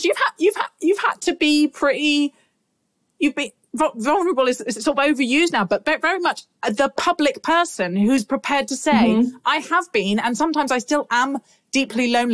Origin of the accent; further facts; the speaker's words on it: United Kingdom; as a Brit